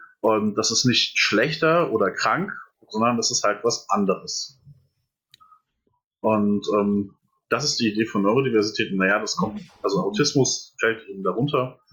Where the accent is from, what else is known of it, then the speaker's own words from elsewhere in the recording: Etzengesäß, Hesse, Germany; also born or lived in Erbach; Ich bin geboren in Erbach im Odenwald. Und dann habe ich im wunderschönen Etzengesäß meine Kindheit verbracht.